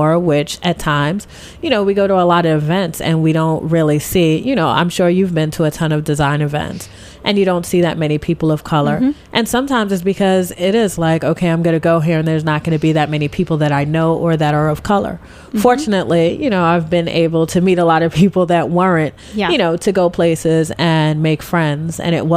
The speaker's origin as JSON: {"language": "English", "town": "Bronx", "region": "New York", "country": "United States", "tie": "born or raised there", "said": "I grew up in the Bronx."}